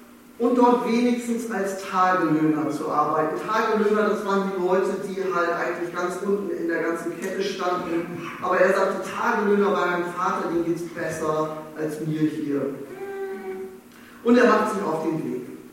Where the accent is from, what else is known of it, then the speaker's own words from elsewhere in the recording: Bremen, Germany; now in Berlin, Germany; ich bin Pastorin in Berlin, aber ich komme ursprünglich aus Bremen und habe in Oldenburg studiert.